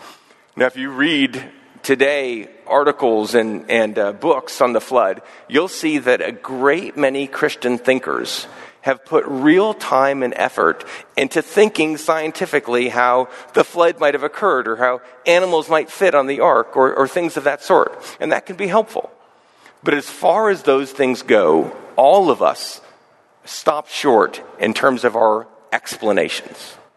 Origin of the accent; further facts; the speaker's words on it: Houston, Texas, United States; I grew up in Houston, Texas, my hometown. We saw, when I was in high school, a massive flood.